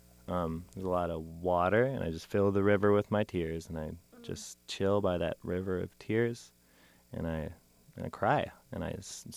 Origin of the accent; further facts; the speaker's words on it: Minneapolis, Minnesota, United States; I'm from Minneapolis, and I guess Minneapolis is known for all the lakes, all the water.